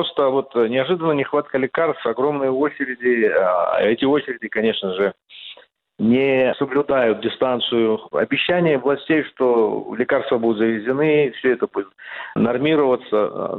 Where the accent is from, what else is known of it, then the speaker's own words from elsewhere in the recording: Ust-Kamenogorsk, East Kazakhstan Region, Kazakhstan; мой родной город Усть-Каменогорск